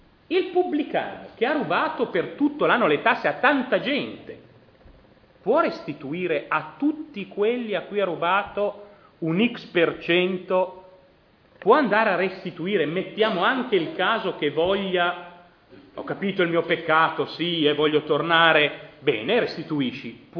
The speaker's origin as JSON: {"language": "Italian", "region": "Emilia-Romagna", "country": "Italy", "said": "io sono romagnolo di origine, a queste parti si dice meglio un morto in casa che un marchigiano alla porta"}